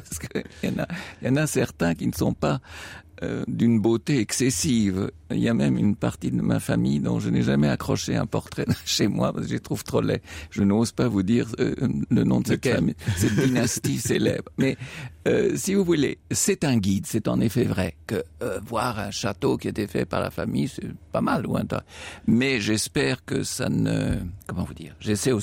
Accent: Rome, Lazio, Italy; born there; also born or lived in Morocco; je suis né à Rome et puis la guerre a éclaté alors.

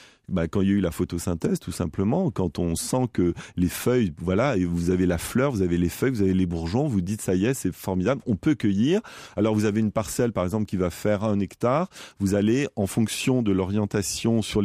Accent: France; mais non, je ne suis pas anglais, je suis français.

